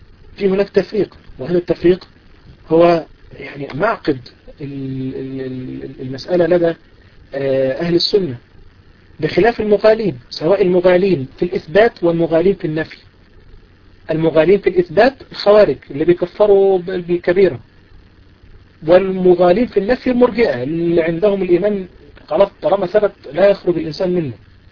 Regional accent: Egypt; الذي يقسم زي ما عندنا في مصر كده بالعيش والملح

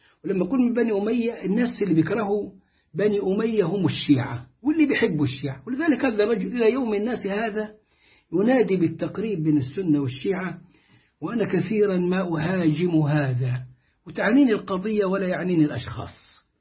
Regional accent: Egypt; لكن لما كانت الإمامة السوداء عندنا في مصر يلبسها القساوسة

